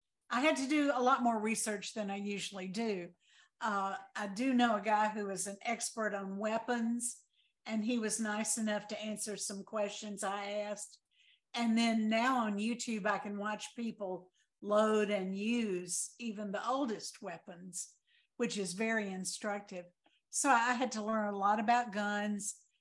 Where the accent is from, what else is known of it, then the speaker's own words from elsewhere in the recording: Mississippi, United States; I was brought up in the Mississippi Delta, which could not be a more different setting than the West in the 1950s and 60s.